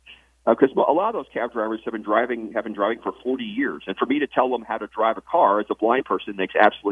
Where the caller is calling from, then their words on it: Columbia, Missouri, United States; Columbia, Missouri.